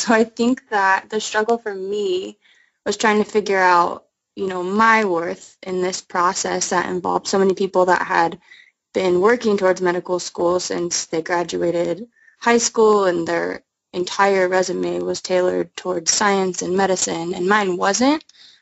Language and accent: English; Arizona, United States; Yeah, so I grew up in Arizona. Didn't really do much in Arizona other than school.